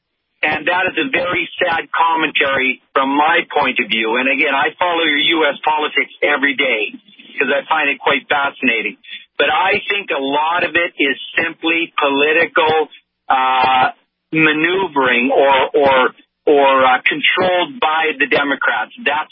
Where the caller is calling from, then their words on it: Manitoba, Canada; I am a listener from Canada, so I'm not a Republican.